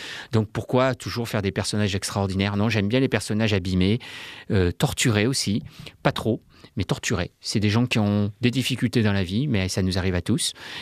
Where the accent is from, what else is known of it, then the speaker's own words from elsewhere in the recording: France; Je suis français et je trouve qu'il y a de merveilleux sites en France